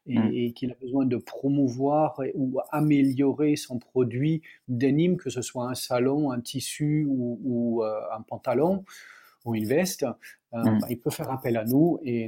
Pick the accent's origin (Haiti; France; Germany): Germany; sur mon Wikipédia, il y a écrit franco-allemand, alors je suis né en Allemagne, j'ai grandi en Allemagne, j'ai un nom de famille un peu polonais, bien que ça doit faire 5 générations que tout le monde vit en Allemagne